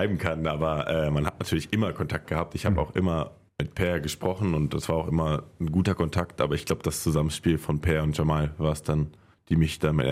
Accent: Haldern, North Rhine-Westphalia, Germany; Handballspielgemeinschaft Haldern-Merrock-Isselburg, das ist halt mein Heimatdorf. Ich komme ja ursprünglich aus Haldern. Also es ist ein 5000 Seelen Einwohnerdorf. Ja. Alles sehr, sehr ländlich gelegen und da kennt halt jeder jeden.

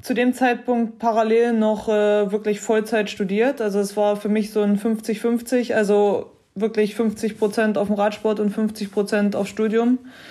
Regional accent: Forst, Brandenburg, Germany; Mit dem bin ich in Forst noch groß geworden.

